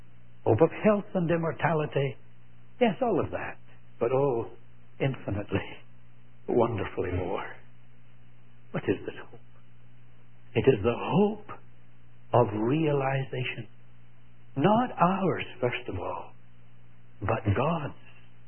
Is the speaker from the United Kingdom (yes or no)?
yes; Scotland, United Kingdom; Being a Scot, I had to devise ways of providing my children with pocket money.